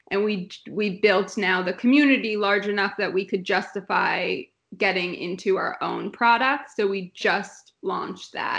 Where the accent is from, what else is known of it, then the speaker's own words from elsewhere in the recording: New Jersey, United States; moved away as an adult; now in Los Angeles, United States; So I grew up in Jersey. Weed was like always around me.